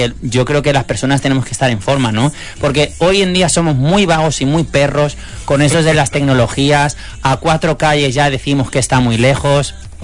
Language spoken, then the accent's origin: Spanish; Spain; yo soy muy español y me gusta que digan